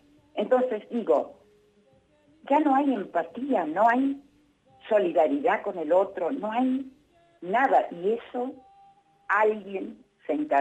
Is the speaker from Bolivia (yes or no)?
no; Córdoba, Argentina; yo no voy a participar, lamentablemente, porque yo soy cordobesa y me hubiese gustado.